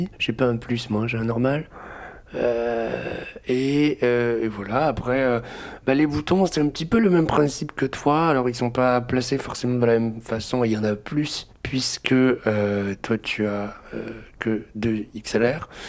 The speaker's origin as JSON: {"language": "French", "town": "Toulouse", "region": "Occitanie", "country": "France", "said": "j'ai 25 ans, je viens de Toulouse et je suis un passionné de son."}